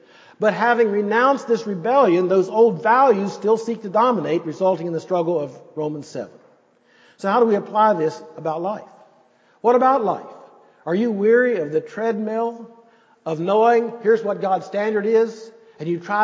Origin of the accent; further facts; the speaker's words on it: United States; born there; I think it's a privilege that I was born in the United States.